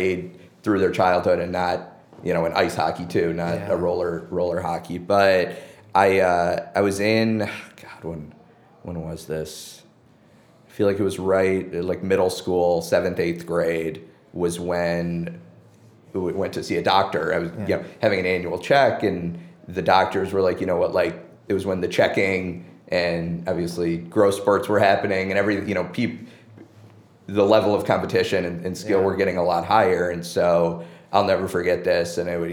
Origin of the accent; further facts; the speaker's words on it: Detroit, Michigan, United States; I grew up playing ice hockey. That was really my bread and butter growing up in Detroit.